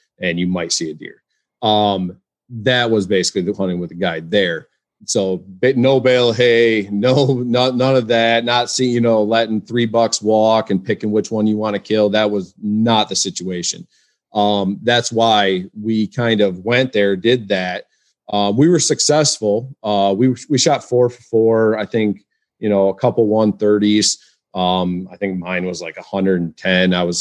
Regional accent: Michigan, United States; So, I'm from West Michigan. We had a family cabin up in northern Michigan, and basically, you know, grew up shooting spikes and 4 points and 6 points with the family on the family cabin.

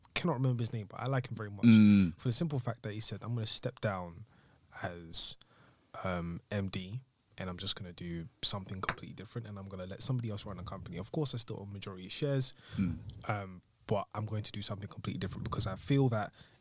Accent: Chafford Hundred, East of England, United Kingdom; especially where we grew up in Chafford.

